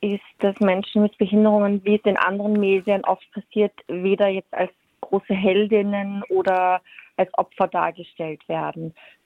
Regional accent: Vienna, Austria; accent: Viennese

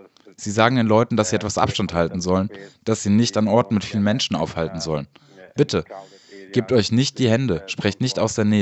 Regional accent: Afghanistan; Ja, ich bin aus Afghanistan.

